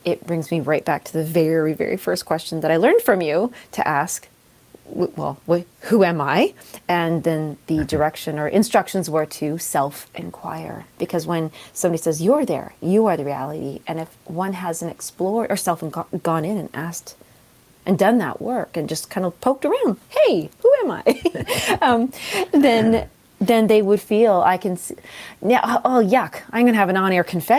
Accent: Canada; And up in here in Canada, you know, GM was like, my hometown was kind of that GM thing, and then it disappeared, and so many people felt lost.

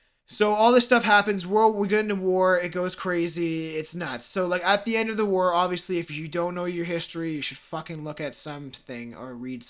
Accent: Canada; maybe not Canada because we're from Canada

